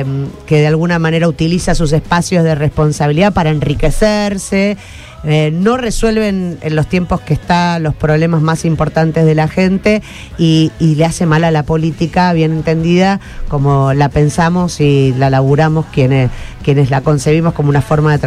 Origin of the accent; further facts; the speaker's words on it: Rosario, Santa Fe, Argentina; nosotros somos en realidad gente que vive en esta ciudad, que somos rosarinos, rosarinas que laburan 24-7